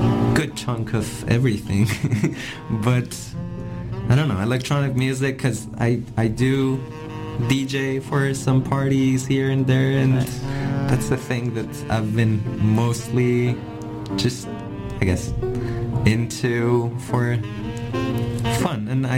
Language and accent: English; Tehran, Tehran Province, Iran; moved away as an adult; I'm from Iran, and I was born and raised in Tehran, the capital, and moved here in 2018, when around like the time that I just turned 18.